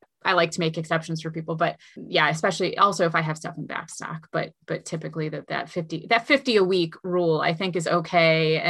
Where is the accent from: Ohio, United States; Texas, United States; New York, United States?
Ohio, United States; Cuyahoga Falls; I grew up in the Falls and I love the river.